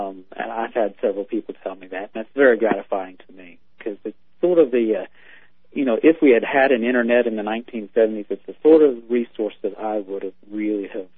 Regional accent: United States; Well, I grew up in a small town, right where Ohio, Kentucky, and West Virginia meet.

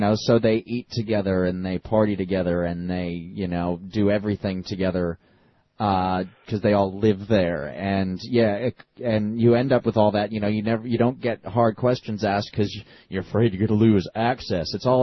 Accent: New Jersey, United States; I grew up in Jersey. I feel like a New Yorker.

